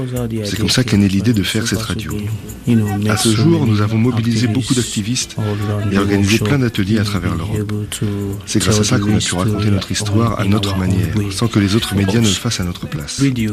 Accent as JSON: {"language": "French", "country": "Nigeria", "also_born_or_lived": "Libya", "moved": "yes", "lives_now": "Hamburg, Germany", "said": "Je viens du Nigeria et j'ai 35 ans."}